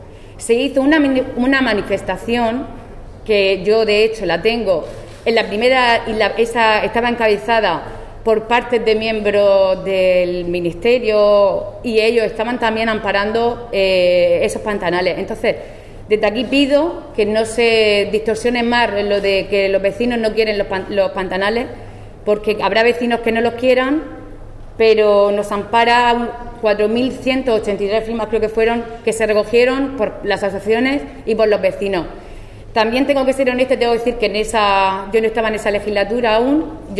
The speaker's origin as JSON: {"language": "Spanish", "town": "Los Urrutias", "region": "Region of Murcia", "country": "Spain", "tie": "born or raised there", "said": "lo hago como mujer, como madre y como una vecina de Los Urrutias que vive allí toda la vida."}